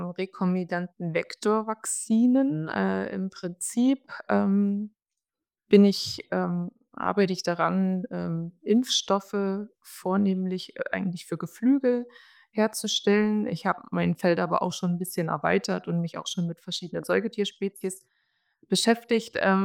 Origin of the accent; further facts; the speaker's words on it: Jena, Thuringia, Germany; Ich stamme ja ursprünglich aus Jena, aus Thüringen.